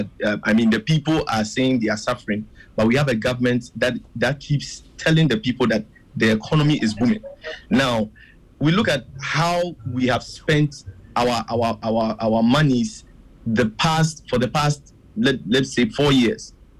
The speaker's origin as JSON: {"language": "English", "country": "Ghana", "said": "So the question you asked, whether I feel proud as a Ghanaian in this moment, I'll tell you I've never felt proud about the way leadership has handled"}